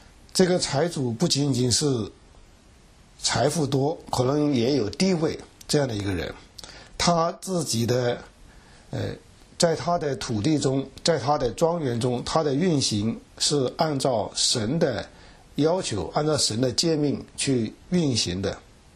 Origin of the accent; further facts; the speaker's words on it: China; 我们中国人以前打招呼都是问你吃了吗？现在不问你吃了吗？现在问你好吗？